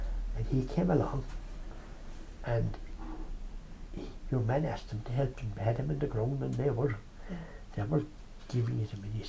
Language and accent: English; Ireland; he said to me, he said, you're from Ireland? I said, I am.